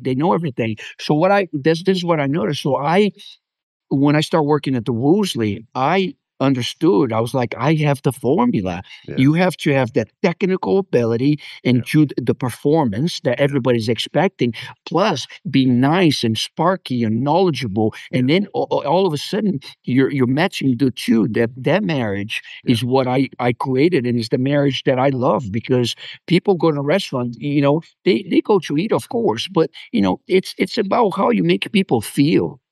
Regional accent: Los Angeles, California, United States; moved away as an adult; You know, it's funny because I came from Los Angeles, California, and coming here, I was pretty established.

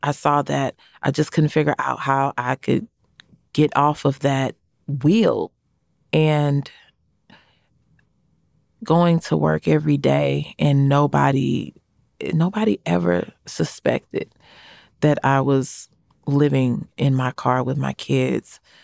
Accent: St. Louis, Missouri, United States; I was thinking White Castles. I'm sorry. I'm from St. Louis.

